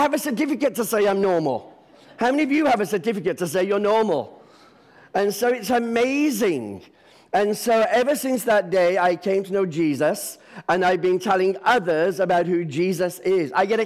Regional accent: England, United Kingdom; I'm from England originally, born and raised in England, come from an Orthodox Jewish family.

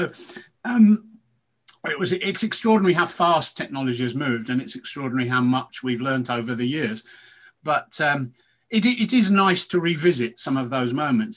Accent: Wakefield, Yorkshire and the Humber, United Kingdom; born there; I'm a Yorkshireman myself, you see. I was born in Wakefield.

